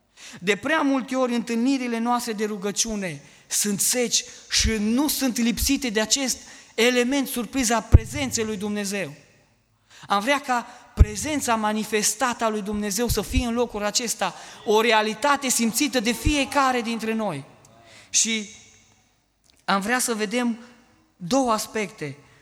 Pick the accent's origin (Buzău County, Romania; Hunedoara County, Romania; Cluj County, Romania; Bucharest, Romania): Cluj County, Romania; Cluj-Napoca; știind că vin niște tineri din Cluj.